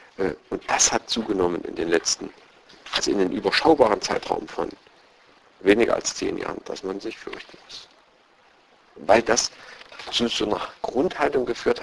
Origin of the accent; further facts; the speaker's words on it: East Germany, Germany; Ich komme ja aus der DDR-Zeit, wo Riesenhoffnungen waren und wo mit der Wende sich eigentlich jeder erhofft hat, es wird jetzt besser